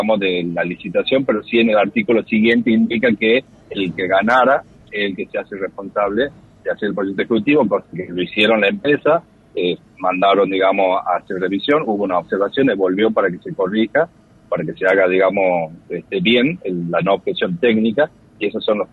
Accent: Tucumán, Argentina; nosotros como tucumanos y como parte interesada, ayudamos y colaboramos

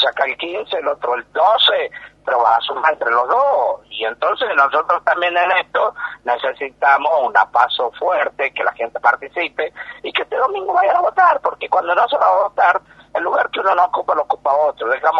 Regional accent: Tucumán, Argentina; A nosotros como tucumanos nos hubiese gustado

